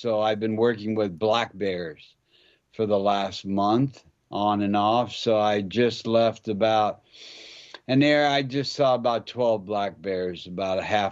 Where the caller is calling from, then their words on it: New Hampshire, United States; Well, today I'm calling you from New Hampshire.